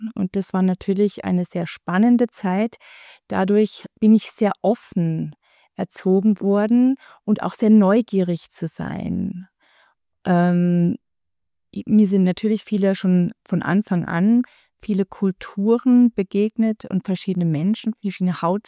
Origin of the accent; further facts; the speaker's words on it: Germany; Ich bin Juristin, ich spreche Deutsch. Immer noch nach 20 Jahren hört man, dass ich, obwohl ich Österreicherin bin vom Pass her, Deutsche aufgewachsen bin in Deutschland